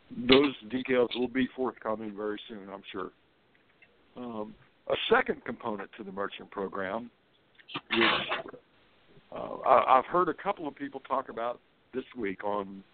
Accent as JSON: {"language": "English", "region": "South Carolina", "country": "United States", "said": "I'm helping start a new political party here in my home state of South Carolina."}